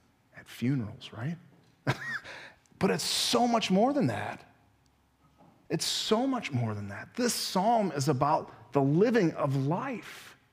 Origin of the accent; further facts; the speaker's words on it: Iowa, United States; Now, I grew up in Northwest Iowa